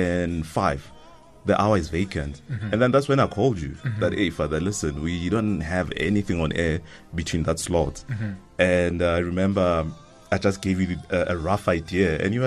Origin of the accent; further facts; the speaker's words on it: Soweto, Gauteng, South Africa; And I grew up in Orlando West, in Soweto, mm-hmm. Family of four.